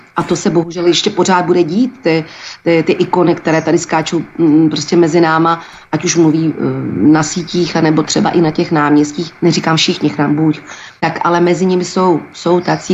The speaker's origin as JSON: {"language": "Czech", "town": "Turnov", "region": "Liberec Region", "country": "Czechia", "said": "já jsem z malého města, já jsem z Turnova"}